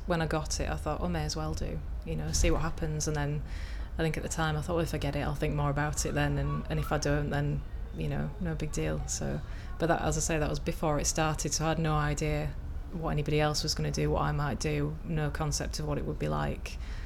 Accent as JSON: {"language": "English", "town": "Bradford", "region": "Yorkshire and the Humber", "country": "United Kingdom", "said": "I'm 27, and I'm from Bradford."}